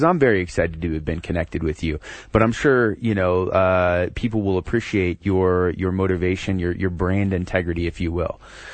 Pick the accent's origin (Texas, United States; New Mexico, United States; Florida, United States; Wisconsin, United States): New Mexico, United States; Albuquerque; We're from Albuquerque. We care about our community, and we love it.